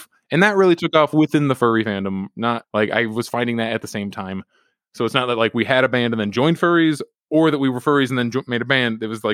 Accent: Pennsylvania, United States; Oh, I'm originally from Pennsylvania. I was born in Erie, PA, I think. And then from age 2 to 20, whatever, like after I graduated college and such, I was in Crawford County, Pennsylvania, where no one lives.

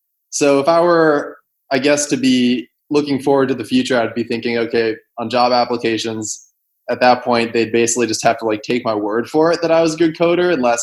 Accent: Keene, New Hampshire, United States; Yeah, so originally I'm from Keene, New Hampshire

